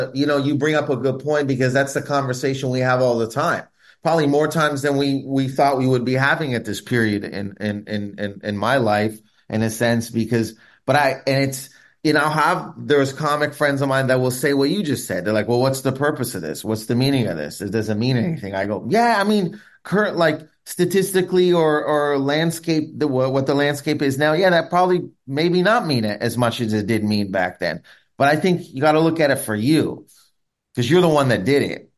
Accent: Canada; now in United States; I moved away from Canada and I'm trying to achieve things in America, but no, I want to do a Canadian TV show. I want to do a Canadian special because I am Canadian.

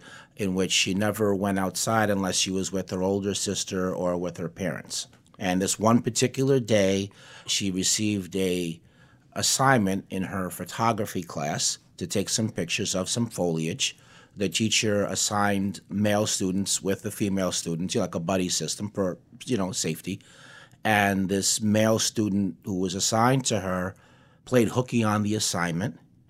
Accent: Peekskill, New York, United States; No, I grew up in Peekskill in Westchester County.

